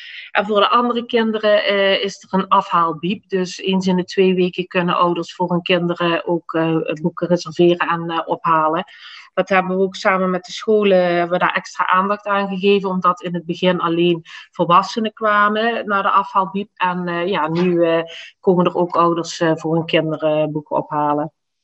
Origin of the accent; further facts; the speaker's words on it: Maasgouw, Limburg, Netherlands; ik kom niet uit Valkenburg oorspronkelijk. Ik kom uit Maasgouw. Daar ben ik woonachtig op het moment.